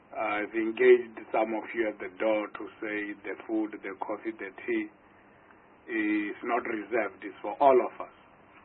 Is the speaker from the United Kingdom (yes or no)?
no; South Africa; first language Venda; English is a second language; My mother tongue is Tshivenda. If now I just go on in Tshivenda and there are no translation mechanisms here